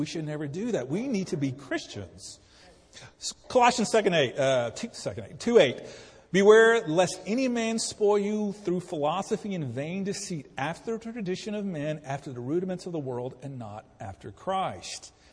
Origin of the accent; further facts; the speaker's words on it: Alabama, United States; I will read you here's a quote from one of the demigods from Alabama, of my hometown, by the way.